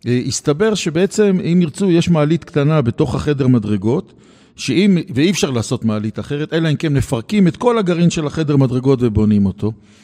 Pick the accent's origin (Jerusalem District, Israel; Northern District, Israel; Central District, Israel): Jerusalem District, Israel; Jerusalem; אנחנו ירושלמים